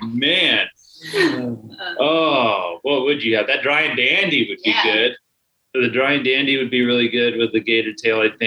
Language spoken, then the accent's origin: English; San Antonio, Texas, United States; I grew up in San Antonio.